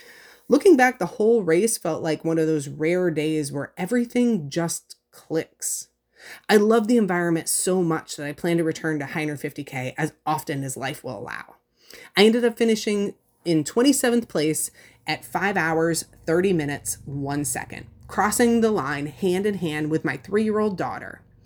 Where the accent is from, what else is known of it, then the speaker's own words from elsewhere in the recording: Pennsylvania, United States; I like the design and the fact that he was from my home state of Pennsylvania.